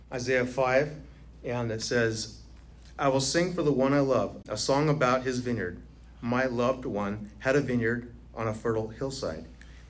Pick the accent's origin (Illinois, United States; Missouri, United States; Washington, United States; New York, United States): Washington, United States; Everett; I grew up here in Everett, South Everett, by Silver Lake, Bothell River Highway.